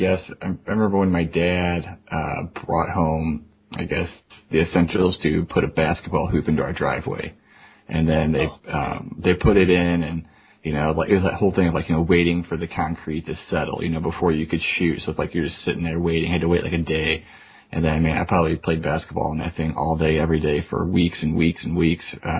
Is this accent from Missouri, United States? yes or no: yes; St. Louis, Missouri, United States; I know that there is a pay-per-view in my hometown of St. Louis, Missouri tomorrow night.